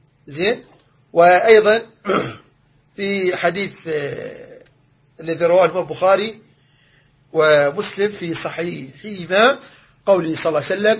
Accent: Iraq; عندنا في العراق نقول أبري الذمة

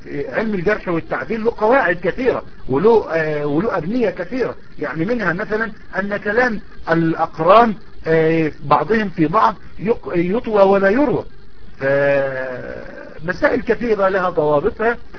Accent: Egypt; يعني عندما يسمي ولده عبد الرحيم، ينادوا عندنا في مصر عبد الرحيم

